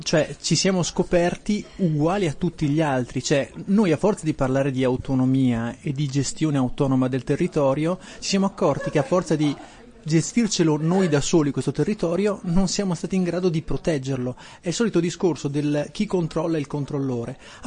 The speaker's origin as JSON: {"language": "Italian", "region": "Trentino-Alto Adige", "country": "Italy", "said": "ma noi in fondo come Trentino siamo uno Stato nello Stato, che richiama ad altre cose sono Stato nello Stato. Ecco, e diciamo che esiste secondo me un problema di rapporti incestuosi. Allora, sarà forse che siamo pochi, siamo 500.000 anime in questo territorio"}